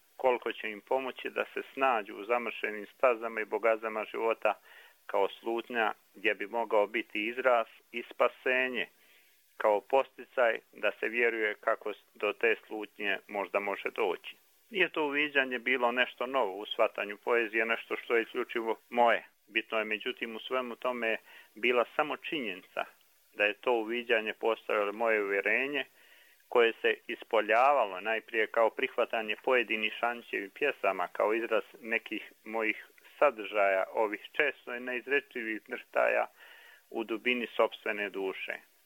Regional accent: Mostar, Herzegovina-Neretva Canton, Bosnia & Herzegovina; Kao skroman pjesnik, velikom pjesniku, kao Mostarac, znamenitom Mostarcu, i kao Hercegovcu

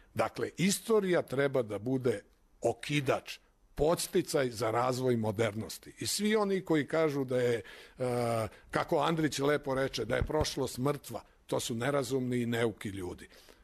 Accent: Belgrade, Serbia; ja sam rođeni Beograđanin, ali moj otac došao u Beograd 44. godine i tu je formirao porodicu

